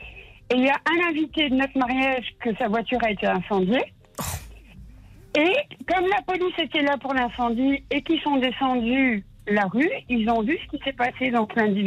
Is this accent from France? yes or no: no; Belgium; Oui, je suis belge.